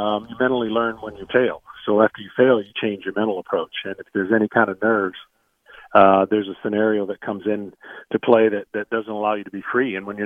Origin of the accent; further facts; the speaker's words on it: Michigan, United States; I grew up in Michigan, basketball, baseball, football.